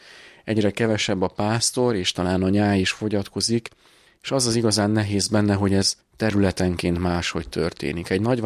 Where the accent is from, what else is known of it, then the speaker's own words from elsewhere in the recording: Dunakeszi, Pest, Hungary; born there; családilag bár Dunakeszin születtem, de nagyszüleim révén Komárom-Esztergom vármegyéből származom, Bajnáról, egy gyönyörű településről